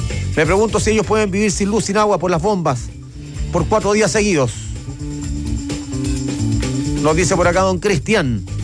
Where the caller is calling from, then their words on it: Punta Arenas, Magallanes, Chile; de Guardia, yo soy de Cobreloa, pero mañana voy por Argentina, aquí en Punta Arenas.